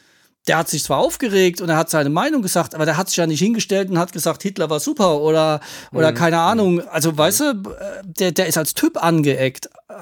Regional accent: Baden-Württemberg, Germany; also ich komme ja aus der Mannheim-Umgebung

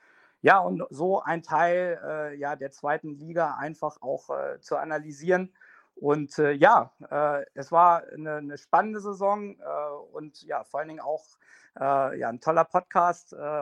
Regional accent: Hannover, Lower Saxony, Germany; Ich bin Hannoveraner, ich identifiziere mich mit der Stadt, mit der Region und auch mit Hannover 96.

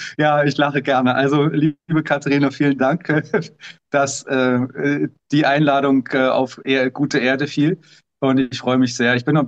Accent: East Germany, Germany; Ich komme ja aus dem Osten, DDR, ne?

